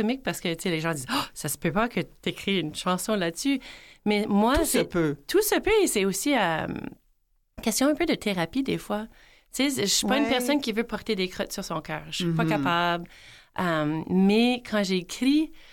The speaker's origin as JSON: {"language": "French", "town": "Winnipeg", "region": "Manitoba", "country": "Canada", "tie": "born there", "lives_now": "Sainte-Anne, Canada", "said": "Bien, moi, je suis née à Saint-Boniface, au Manitoba, dans la ville de Winnipeg. Et j'habite maintenant entre deux villages francophones, Sainte-Geneviève et Sainte-Anne."}